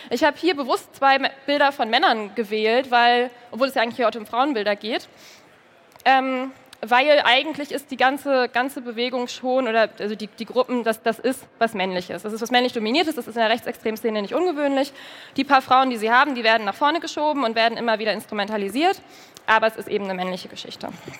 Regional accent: Hamburg, Germany; Also, ja, ich komme aus Hamburg, ich habe meinen Bachelor in Hamburg gemacht, ich habe meinen Master in Hamburg gemacht

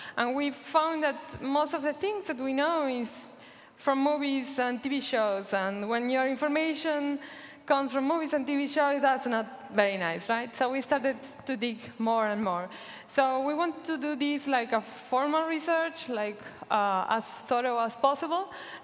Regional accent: Argentina; I'm also from Argentina

